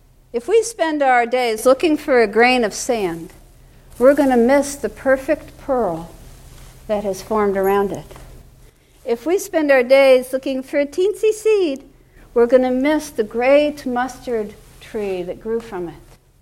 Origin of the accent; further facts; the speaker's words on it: Florida, United States; born there; From the day I came back from Orange County Memorial Hospital outside Orlando in 1954, yes, I was born in Florida